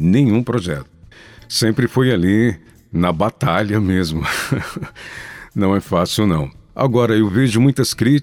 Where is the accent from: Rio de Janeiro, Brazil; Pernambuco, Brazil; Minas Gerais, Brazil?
Minas Gerais, Brazil; eu me mudei para Franca, no interior de São Paulo, muito pequeno ainda. E sempre que eu viajava para Paiús, que é a minha cidade natal